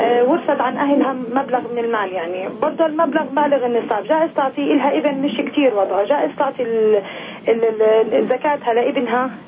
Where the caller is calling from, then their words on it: Nablus, West Bank, Palestine; من نابلس.